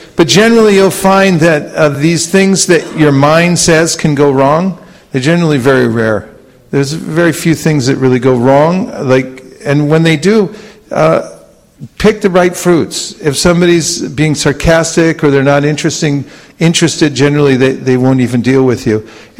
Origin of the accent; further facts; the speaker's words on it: California, United States; I'm from California, where are you from?